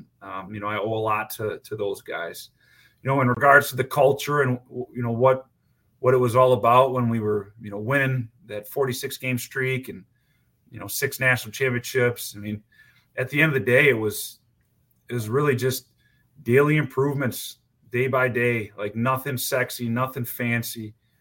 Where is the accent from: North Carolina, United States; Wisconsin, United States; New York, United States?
Wisconsin, United States; So growing up in Wisconsin, being a football guy, being aware of college, all levels